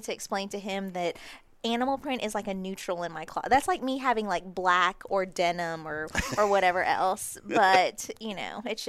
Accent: Philippines; you know, being Filipino. My people hail from the equator, so I don't always do as well with the cold stuff.

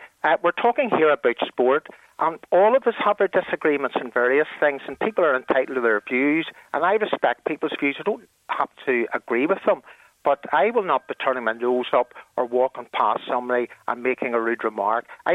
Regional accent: Belfast, Northern Ireland, United Kingdom; born there; I was born in Belfast. I'm proud of Belfast and Northern Ireland. I love my city. I love my country.

